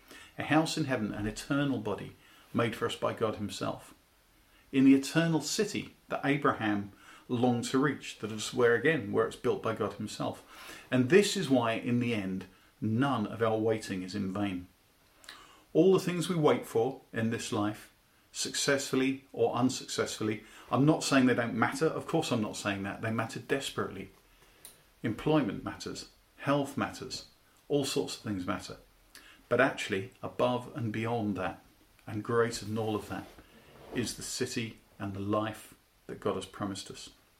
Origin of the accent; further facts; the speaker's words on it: United Kingdom; still in Britain. Now, we will be living in France for that period of time, but we belong in Britain. We're British. Our citizenship is in Britain.